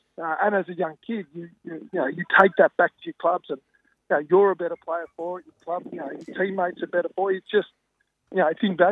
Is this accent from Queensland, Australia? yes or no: no; Manly, New South Wales, Australia; As a kid, it's where I grew up. I was born in Manly Hospital